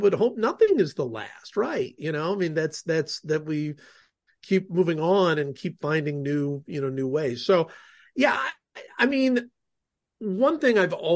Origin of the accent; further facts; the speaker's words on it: Cleveland, Ohio, United States; I grew up in Cleveland, and that was the greatest sort of moment of my childhood